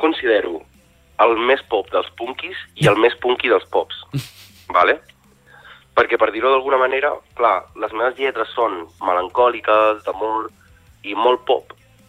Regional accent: Calonge, Catalonia, Spain; sóc un artista de Calonge que porta ja gairebé 10 anys fent música

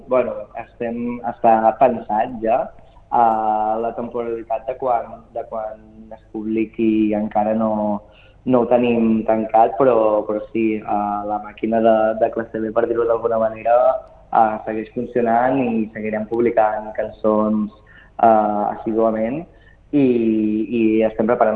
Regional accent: Torroella de Montgrí, Catalonia, Spain; amb la gent de casa, casa nostra, que som de Torroella de Montgrí nosaltres, i és el festival de casa

